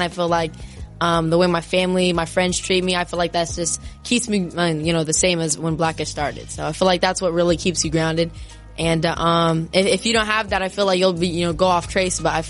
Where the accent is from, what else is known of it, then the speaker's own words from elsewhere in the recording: California, United States; I'm from California, but I was always raised watching, the Lakers, what my family showed me